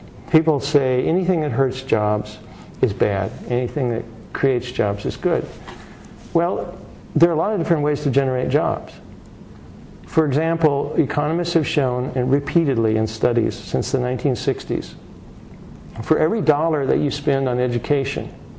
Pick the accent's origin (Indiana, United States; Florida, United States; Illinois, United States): Indiana, United States; And Indiana, my home state, is one of the major focuses one of the major centers for the manufacture of these big bus-type recreational vehicles.